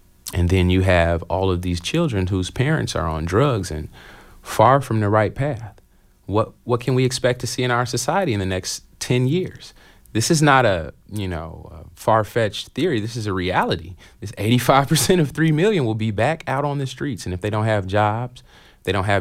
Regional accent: Detroit, Michigan, United States; also born or lived in Bloomington; I was born in Bloomington, and I was raised in Detroit.

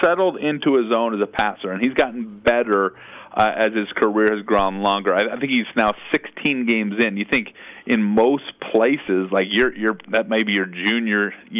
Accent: Boulder, Colorado, United States; me being a CSU grad and growing up in the Boulder area

